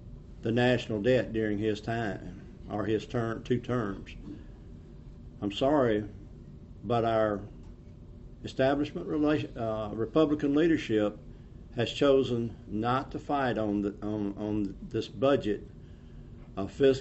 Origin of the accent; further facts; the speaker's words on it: Mississippi, United States; I was born in Mississippi. I have lived just about all of my life here in Mississippi.